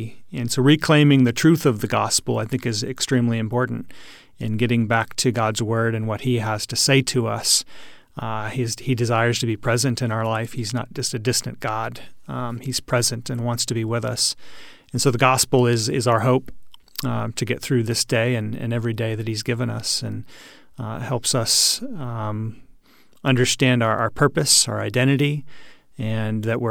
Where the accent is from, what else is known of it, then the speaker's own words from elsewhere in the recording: Houston, Texas, United States; I'm from Houston, Texas